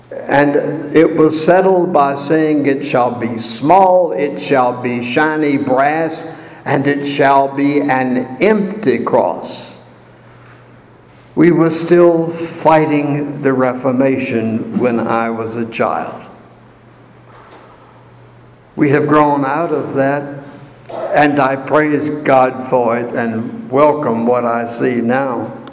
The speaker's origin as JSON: {"language": "English", "town": "Suffolk", "region": "Virginia", "country": "United States", "tie": "born or raised there", "said": "This year, my mind has been filled with memories of Christmas as a child growing up in Suffolk, Virginia."}